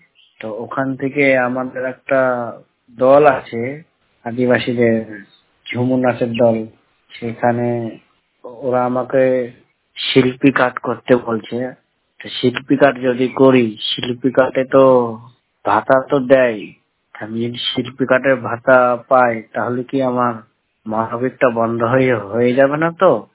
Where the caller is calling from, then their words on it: Nabadwip, West Bengal, India; পশ্চিমবঙ্গ নবদ্বীপ থেকে বলছিলাম